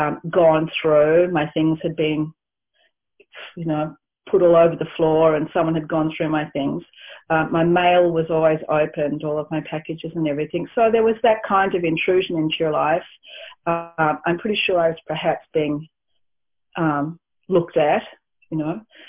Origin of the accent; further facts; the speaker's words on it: Hungary; also born or lived in Australia; So I was born in Australia, thus the accent, but very quickly went to live in Hungary, which is the land of my ancestors, my parents.